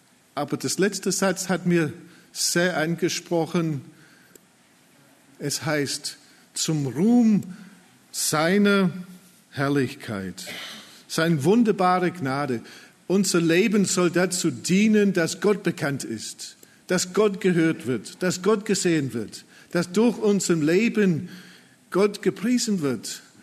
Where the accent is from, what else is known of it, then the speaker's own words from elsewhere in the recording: England, United Kingdom; German is a second language; Ich bin Engländer, der Titel ist in Englisch, aber die Veranstaltung läuft auf Deutsch.